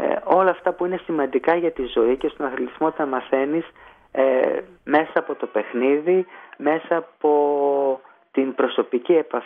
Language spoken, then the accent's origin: Greek; Thessaloniki, Central Macedonia, Greece; λέω από Θεσσαλονίκη, ο πατέρας μου είναι από την Τρακότσπα Καρδίτσας, και εγώ είμαι από το Μαυρομάτι, ένα χωριό δίπλα ακριβώς δηλαδή από την Δρακότρυπα.